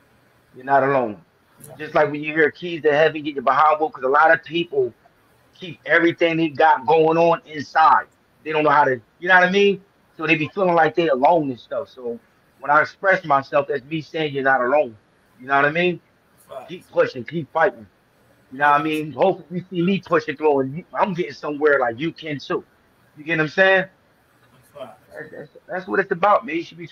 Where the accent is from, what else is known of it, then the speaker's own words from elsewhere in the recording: Canada; To all my followers, you got to understand that I'm from Canada.